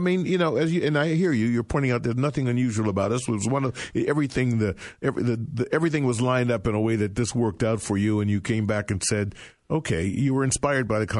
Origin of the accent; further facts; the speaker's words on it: Detroit, Michigan, United States; also born or lived in Ohio; I was born in Detroit. Moved away to Ohio for a while and then back to Detroit. Graduated from Cass Tech there in Detroit